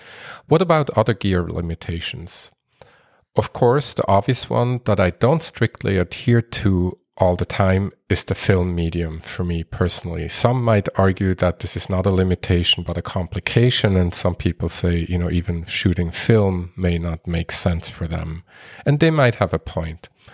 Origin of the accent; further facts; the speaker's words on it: Switzerland; moved away; I am from Switzerland originally and was visiting my family as well